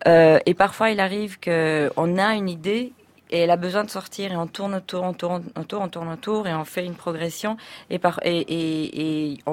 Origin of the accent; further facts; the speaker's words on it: Paris, Île-de-France, France; je suis de retour entièrement en France, à Paris. Je suis parisienne, je vis en France